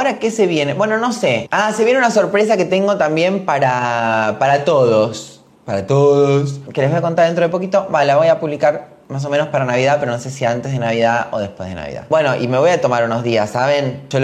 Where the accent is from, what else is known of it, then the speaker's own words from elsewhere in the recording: Córdoba, Argentina; Vengo del interior. Porque vengo de un pueblo de Córdoba. Córdoba tiene un pueblo y ese pueblo tiene otro pueblo alejado de ese pueblo. Y ese pueblo, de ahí vengo yo.